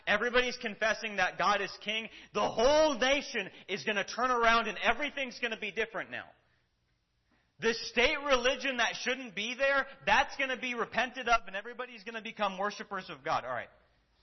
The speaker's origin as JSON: {"language": "English", "region": "Minnesota", "country": "United States", "tie": "born or raised there", "said": "like I grew up in Minnesota, where the wind got really strong because there's no mountains at all."}